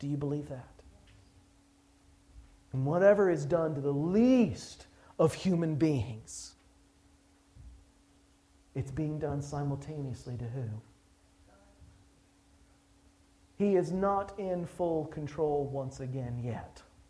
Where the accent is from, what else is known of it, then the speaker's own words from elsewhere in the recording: United States; I'm from the States, so I can be that, say that.